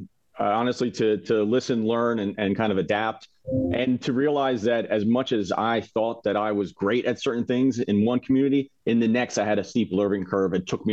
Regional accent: Morristown, New Jersey, United States; also born or lived in Philadelphia; So I'd say I'm from two places. I'm from Philadelphia. I lived in Philadelphia until the age of 9 in the Fishtown neighborhood. And then really the rest of my childhood was in Morristown

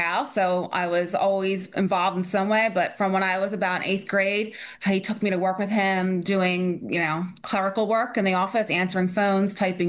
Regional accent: Voorhees, New Jersey, United States; I'm from Voorhees, New Jersey. I have one younger sister, and I'm the oldest.

